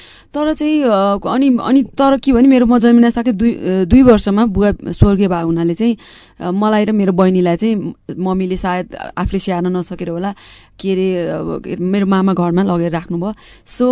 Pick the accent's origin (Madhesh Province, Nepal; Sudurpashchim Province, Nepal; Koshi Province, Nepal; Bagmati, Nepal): Bagmati, Nepal; so अहिले पनि सिन्धुपाल्चोकमाथि डाँडा काँडामै हुर्किएँ म झन्डै 6-7 वर्ष नै झन्डै अब 2 वर्ष 2.5 वर्षदेखि झन्डै 10 वर्षको उमेरसम्म नै म त्यहाँ बसेँ